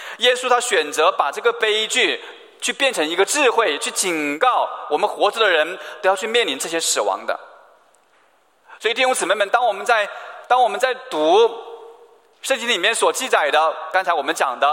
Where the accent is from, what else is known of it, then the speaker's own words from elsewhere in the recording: Wuhan, Hubei, China; 所以我也是来自武汉，来到 武汉呢，然后在疫情期间里面我也在武汉